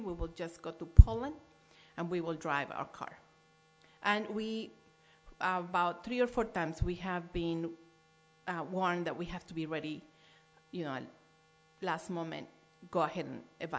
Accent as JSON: {"language": "English", "region": "Mexico City", "country": "Mexico", "tie": "born or raised there", "also_born_or_lived": "Chihuahua", "said": "I'm from Chihuahua, but I grew up in Mexico City."}